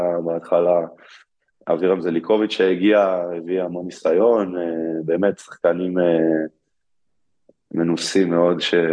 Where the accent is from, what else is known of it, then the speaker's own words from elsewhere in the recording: Ramat Gan, Tel Aviv District, Israel; אני גדלתי בעצם בעירוני, ברמת גן עד כיתה ט'.